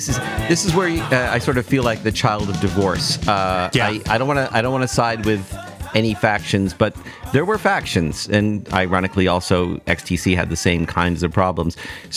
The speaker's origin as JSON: {"language": "English", "town": "Toronto", "region": "Ontario", "country": "Canada", "tie": "born or raised there", "said": "I grew up in Toronto. And actually, I'm from Willowdale, which is the suburb that they're from."}